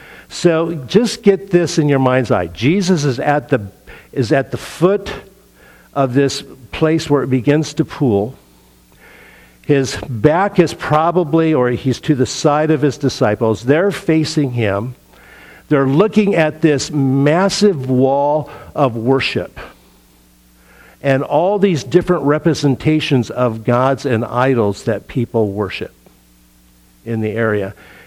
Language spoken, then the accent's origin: English; Pacific Northwest, United States; now in California, United States; since we moved from the Northwest in the 60s to California. You know, what California calls rivers back home, we oftentimes call creeks and maybe a stream.